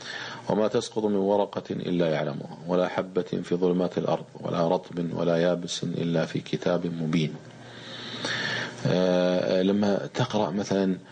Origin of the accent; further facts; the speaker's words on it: Kuwait; عندنا في الكويت رئيس الحزب الشيوعي في الستينات